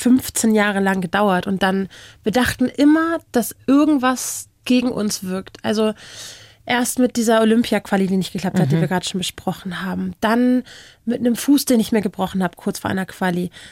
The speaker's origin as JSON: {"language": "German", "town": "Kiel", "region": "Schleswig-Holstein", "country": "Germany", "said": "Oh, also ich bin ja aus Kiel"}